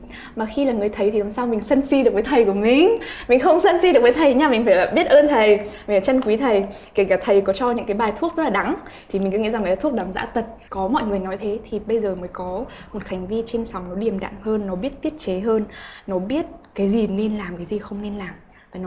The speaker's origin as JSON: {"language": "Vietnamese", "town": "Vinh", "region": "Nghệ An", "country": "Vietnam", "tie": "born or raised there", "said": "làm cộng tác viên tại đài ở thành phố Vinh, ở quê em này."}